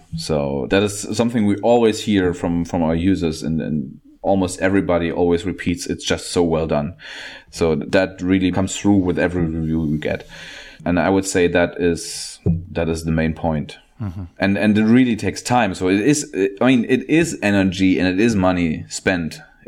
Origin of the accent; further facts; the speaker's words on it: Germany; I'm from Germany.